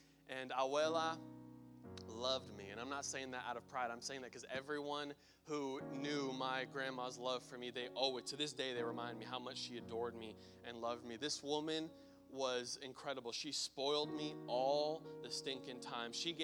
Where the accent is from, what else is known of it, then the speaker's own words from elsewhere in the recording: United States; Like, you could walk there if you wanted to, but of course, being American, we did not walk.